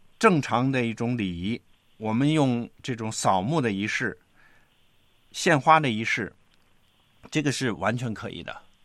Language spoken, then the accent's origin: Chinese; China; 作为中国人，那我们到现在来讲，很多像农村的